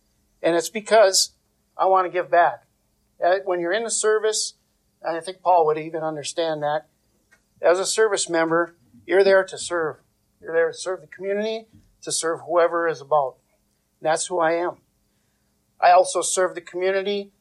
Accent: Gilbert, Minnesota, United States; now in Silver Bay, United States; I was born and raised on the Iron Range in Gilbert. I was one of seven. I moved to Silver Bay in 1994

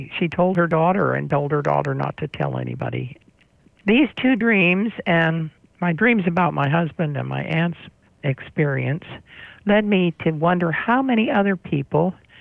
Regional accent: Bryn Athyn, Pennsylvania, United States; Well, I am calling in from Bryn Athyn, Pennsylvania. I wasn't actually born in the community, but a hospital close by, and I've lived here all my life and grew up on a farm, an 18th century farm.

